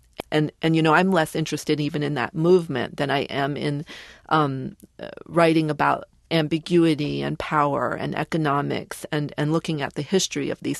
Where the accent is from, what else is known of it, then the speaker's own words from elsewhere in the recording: Boston, Massachusetts, United States; But I was raised in Boston to identify myself as black.